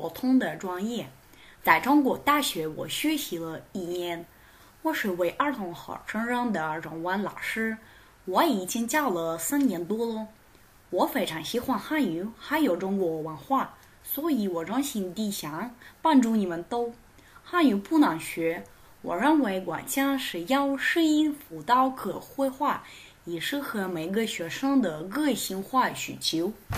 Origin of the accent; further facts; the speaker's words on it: Minsk, Belarus; Chinese is a second language; 我来自明斯克，我是23岁，我毕业白俄罗斯国立经济大学对国际商务沟通的专业